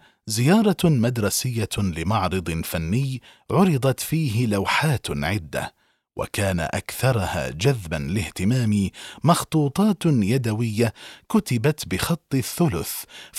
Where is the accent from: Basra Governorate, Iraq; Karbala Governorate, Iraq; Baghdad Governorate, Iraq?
Baghdad Governorate, Iraq; Baghdad; also born or lived in Mosul; مسقط رأسي مدينة الموصل، لكننا نزحنا عنها إلى بغداد، وهناك ترعرعت وتلقيت دراستي الثانوية والجامعية.